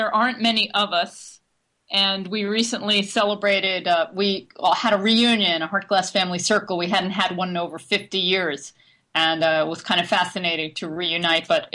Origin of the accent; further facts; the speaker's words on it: New York, United States; also born or lived in California; I live in New York right now, and I'm from New York, but I was living in California for about 9 years